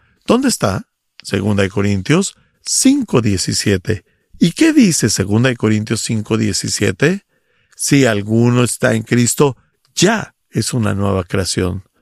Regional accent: Cuba; Soy de Cuba y llevo 20 años en la iglesia.

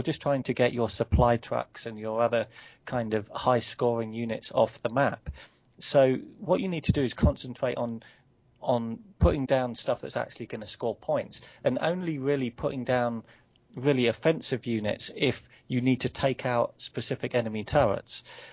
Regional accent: United Kingdom; because I'm British and I'm very British

